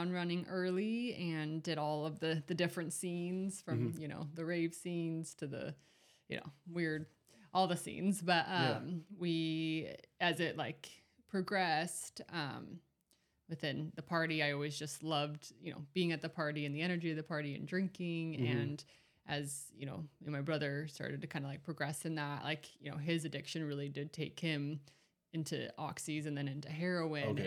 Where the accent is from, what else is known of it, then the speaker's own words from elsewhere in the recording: Salt Lake City, Utah, United States; Yeah, I grew up in Salt Lake City, Utah. Pretty average life with the family, and I have one older brother.